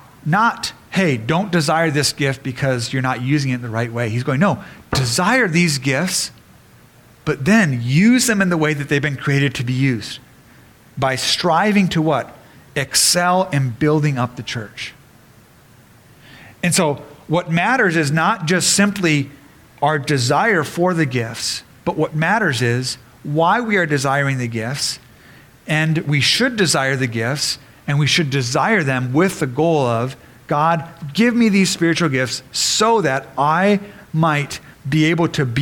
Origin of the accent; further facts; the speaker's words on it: Japan; Now, as many of you know, I grew up in Japan, and so my Japanese is rusty, but I can speak it.